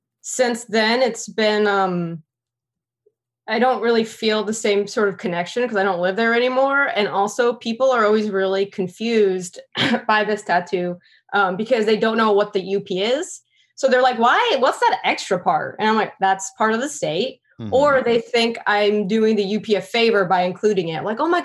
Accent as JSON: {"language": "English", "region": "Michigan", "country": "United States", "moved": "as an adult", "lives_now": "Washington, United States", "said": "So I'm from Michigan, but I haven't lived there since 2008. So I've been in DC since then."}